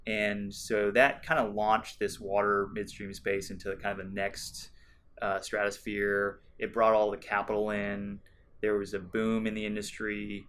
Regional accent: Palo Alto, California, United States; So I was born and raised in Palo Alto, okay. California.

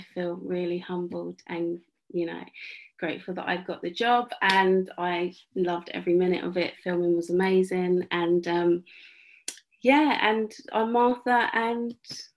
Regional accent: United Kingdom; I am a British actor.

